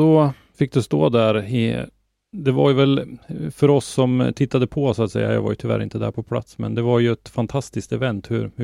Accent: Norrland, Sweden; Jag kan ju som norrlänning tycka att det är roligt att bucklan hamnar här uppe hos oss.

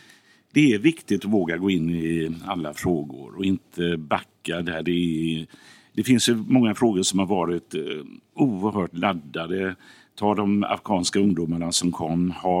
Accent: Gothenburg, Västra Götaland County, Sweden; Om man tittar här i Göteborg, jag är uppvuxen i Biskopsgården till exempel

